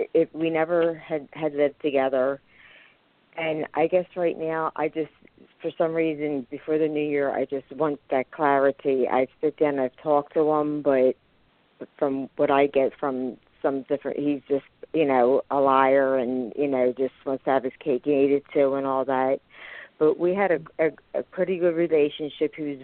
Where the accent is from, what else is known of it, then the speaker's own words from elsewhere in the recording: Philadelphia, Pennsylvania, United States; I'm from Philadelphia, and thanks for taking my call.